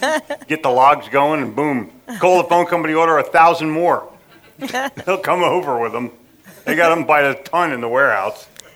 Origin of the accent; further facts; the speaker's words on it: Pennsylvania, United States; because I grew up in the Philadelphia metropolitan area and sold in New York City for years, the vernacular is unfiltered.